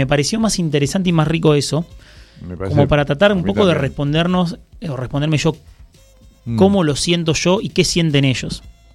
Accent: Vicente López, Buenos Aires Province, Argentina; Voy a los de mi barrio.

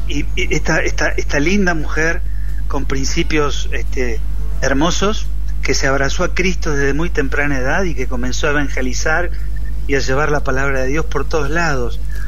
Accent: San Nicolás, Buenos Aires Province, Argentina; moved away as an adult; now in Buenos Aires, Argentina; yo soy de San Nicolás, nací en San Nicolás, en la ciudad de San Nicolás, y a los 18 años me vine para Buenos Aires

